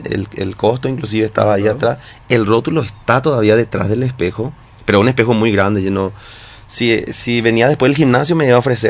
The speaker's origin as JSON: {"language": "Spanish", "country": "Paraguay", "lives_now": "Dublin, Ireland", "said": "Y tenemos también, como paraguayos, nosotros sentimos así un compromiso."}